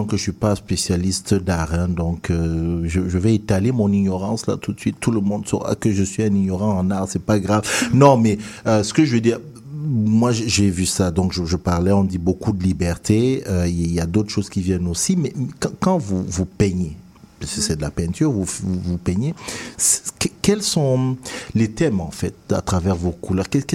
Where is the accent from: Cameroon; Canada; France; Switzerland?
Cameroon; now in United States; c'est quand je suis sorti de mon pays d'origine, le Cameroun, que j'ai commencé à découvrir la richesse de ce pays-là.